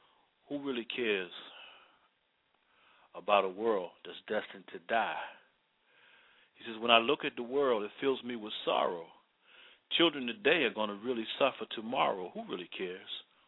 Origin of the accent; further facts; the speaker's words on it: Baltimore, Maryland, United States; moved away; I saw this before I left my hometown of Baltimore, Maryland